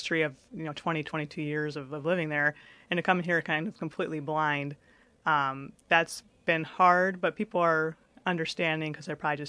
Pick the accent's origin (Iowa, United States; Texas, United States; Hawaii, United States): Iowa, United States; Altoona; moved away as an adult; I came from Altoona, Iowa, right in the middle of Iowa.